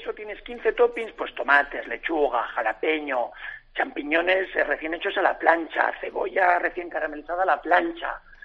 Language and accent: Spanish; Spain; siendo como soy buen español